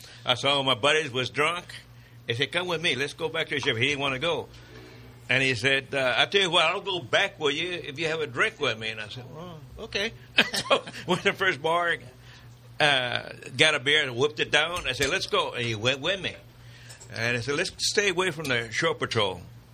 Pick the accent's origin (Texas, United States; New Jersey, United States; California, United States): Texas, United States; Alice; now in Amarillo, United States; I grew up in Alice, Texas, a little town right off near Corpus Christi, Jim Wells County.